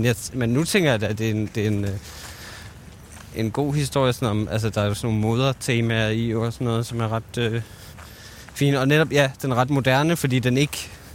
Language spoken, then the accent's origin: Danish; North Denmark Region, Denmark; Jeg voksede op i Nordjylland, i en meget, meget lille by. Eller uden for en meget, meget lille by.